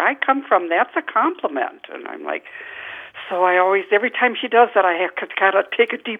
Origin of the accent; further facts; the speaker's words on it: Fort Atkinson, Wisconsin, United States; I'm from Fort Atkinson, Wisconsin.